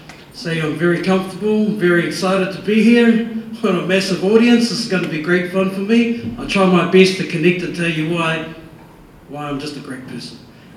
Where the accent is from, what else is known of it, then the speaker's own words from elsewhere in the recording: Whangaroa, Northland, New Zealand; myself and my wife down here from Ngāti Hine, I'm from Whangaroa and from Aipara